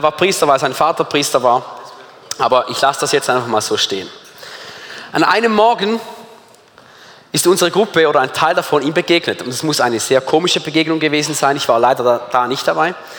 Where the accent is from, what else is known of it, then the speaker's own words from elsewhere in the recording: Switzerland; wir sitzen da als Schweizer, haben keine Ahnung, was abgeht.